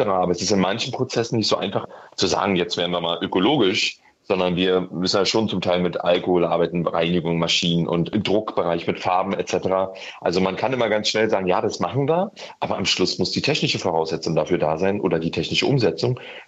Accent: Berlin, Germany; ich komme aus Berlin und habe diese Entscheidung gefällt, hierher zu ziehen

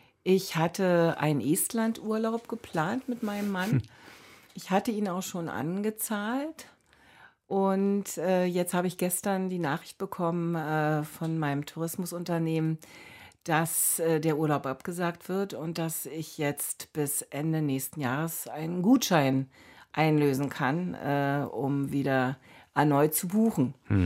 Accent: Berlin, Germany; als Berlinerin, die in Brandenburg arbeitet.

